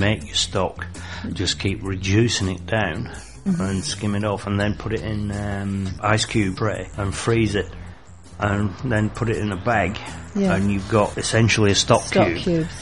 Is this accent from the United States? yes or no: no; England, United Kingdom; Being very English, mustard and horseradish, just a roast beef.